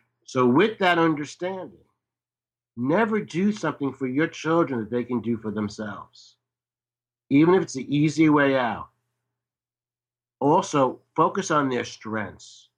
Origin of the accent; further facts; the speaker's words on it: New York City, New York, United States; Now, I'm from New York City. So, you know, walking around and mingling with people from New York City is challenging enough.